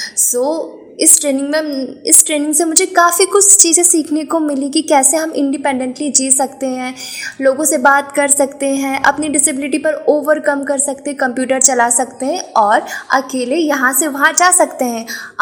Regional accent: Indore, Madhya Pradesh, India; मैं इंदौर मध्य प्रदेश से हूँ।

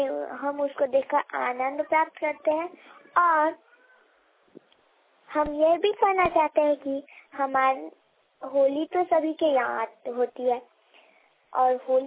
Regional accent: Pariharpur, India; तेज गंगा धाम परिहारपुर से … मेरे गांव का नाम परिहारपुर है।

